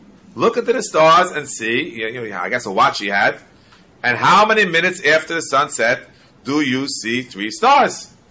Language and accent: English; New York City, New York, United States; born there; I'm a big New Yorker. I was born in New York. My father's born in New York. I love New York.